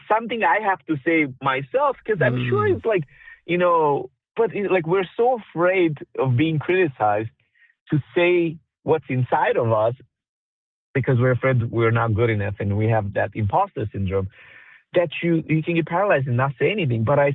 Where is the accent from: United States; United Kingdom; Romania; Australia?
Romania; My background, I'm from Romania, but ethnically I'm Romani or Gypsy.